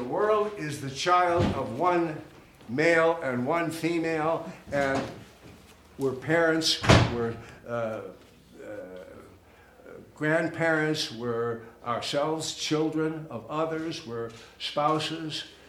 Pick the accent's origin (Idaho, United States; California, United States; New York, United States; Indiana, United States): New York, United States; Buffalo; now in Canada; But I was born as an American in Buffalo, New York, and I lived much of my life there, but I'm now living in Canada, and I'm a Canadian citizen as well.